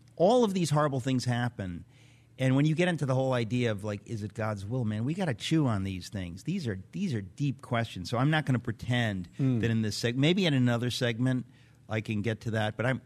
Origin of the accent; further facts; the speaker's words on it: New York City, New York, United States; born there; No, actually, my parents are in Connecticut. I was born in New York City.